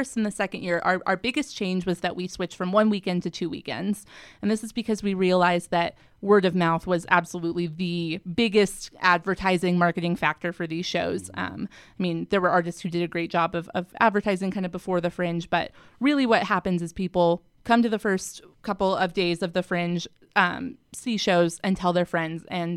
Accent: Colorado, United States; moved away as an adult; now in Salt Lake City, United States; Yeah, so I am from Colorado originally. I moved out to Salt Lake in 2011 to attend Westminster.

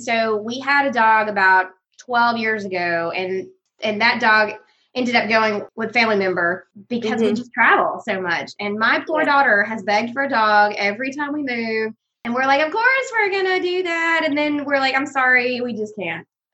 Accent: Alabama, United States; also born or lived in Tennessee; I grew up in Alabama and Tennessee, and so they would leave the dogs on the side of the road when they did not want them

